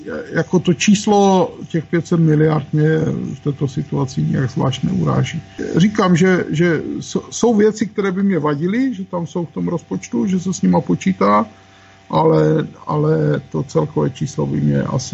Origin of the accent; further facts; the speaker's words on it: Ostrava, Moravian-Silesian Region, Czechia; U nás v Ostravě je to problém pro hoteliéry, problém pro restaurace